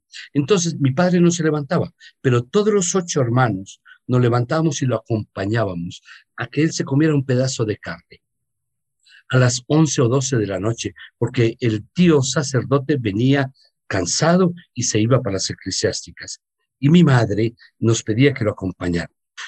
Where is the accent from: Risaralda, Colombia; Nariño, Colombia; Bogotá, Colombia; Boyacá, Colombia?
Bogotá, Colombia; also born or lived in Medellín; Mis padres se vinieron de Medellín hace 62 años. A mí me trajeron de 9 meses de nacido a Bogotá, pero yo soy paisa. Definitivamente la sangre tira y yo adoro mi tierra.